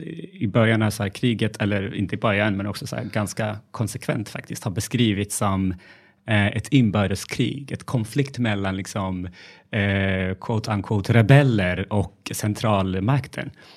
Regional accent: Gondar, Amhara, Ethiopia; jag är uppvuxen i Etiopien, i norra Etiopien, i en stad som heter Gondar, i Amhara-regionen. Alltså verkligen så här, mitt i Amhara-regionen.

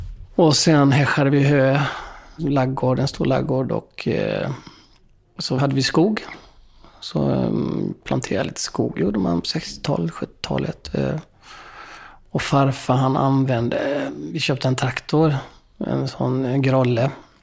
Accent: Hagelstorp, Sweden; Det är ju det man tänker på, sånt här som sommaren hemma i Bullerby-känslan och pappa kom hem och det var typ 30 grader varmt ute, så åkte vi ner till Nissasjön och badade.

